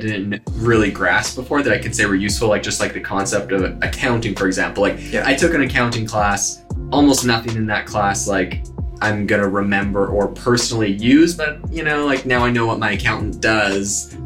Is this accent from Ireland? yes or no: no; Canada; now in Arizona, United States; I'm originally from Canada.